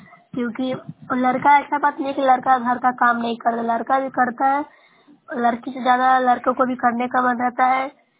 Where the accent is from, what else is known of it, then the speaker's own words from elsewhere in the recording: Bihar, India; मैं नौसरा ब्लॉक से हूँ, जिला नालंदा से निवासी हूँ।